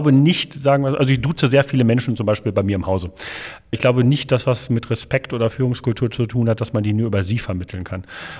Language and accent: German; Menden, North Rhine-Westphalia, Germany; Also aufgewachsen in Menden und das ist unzweifelhaft im Sauerland und da tatsächlich auch in noch einer kleineren Einheit im wunderbaren Dorf Schwitten.